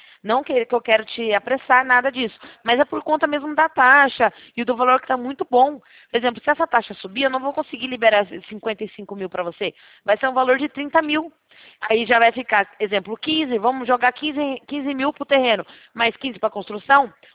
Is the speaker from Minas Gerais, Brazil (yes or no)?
no; São Paulo, Brazil; que eu sou daqui de São Paulo